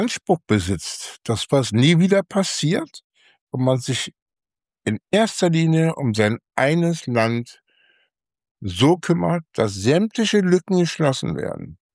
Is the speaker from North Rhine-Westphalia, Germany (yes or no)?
yes; North Rhine-Westphalia, Germany; Hier am Niederrhein in meinem Heimatort